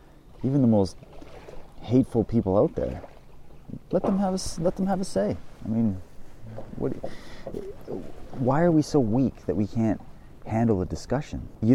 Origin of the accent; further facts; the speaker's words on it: Canada; I was born and raised in Canada. I have European descent through and through. That's who I am. I'm a straight white male.